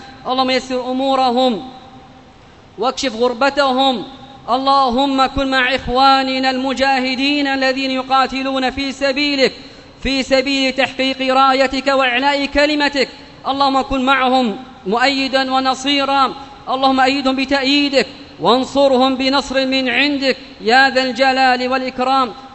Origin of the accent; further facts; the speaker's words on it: Yemen; بلادنا اليمن